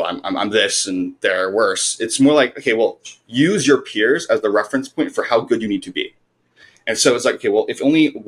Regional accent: Singapore; I had a slightly unique background of going to the military, growing up in Singapore

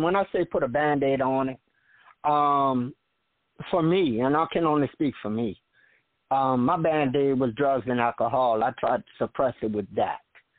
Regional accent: New Orleans, Louisiana, United States; now in New Zealand; I'm from New Orleans, Louisiana.

